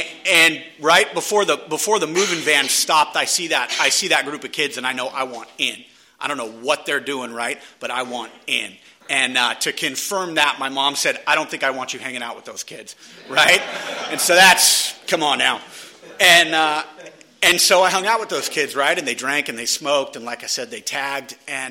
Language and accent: English; San Diego, California, United States; I grew up down in Ocean Beach on the seawall, you know, pounding 40s and hanging out with the skate kids